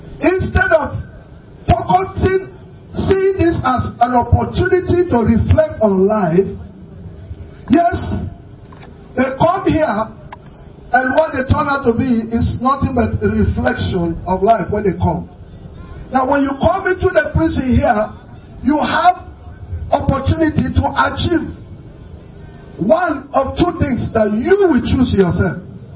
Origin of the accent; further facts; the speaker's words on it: Akwanga, Nasarawa, Nigeria; I come from the north. I come from Nasarawa State. I come from Akwanga in particular.